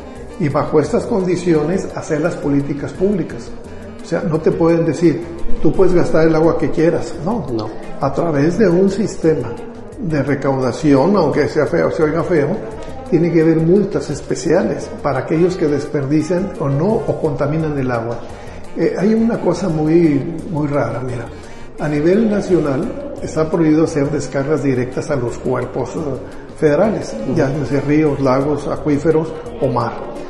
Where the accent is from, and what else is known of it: Mexico